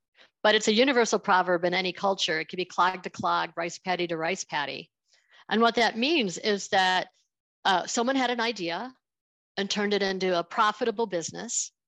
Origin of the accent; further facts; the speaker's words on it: Buffalo, New York, United States; I grew up in the Buffalo area of New York State, and Buffalo straddles the Canadian border and the state of New York.